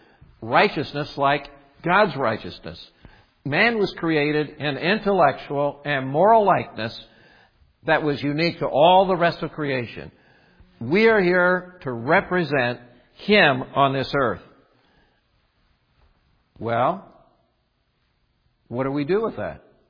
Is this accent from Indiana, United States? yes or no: yes; Indiana, United States; Just because I'm from Indiana, I'll give this law.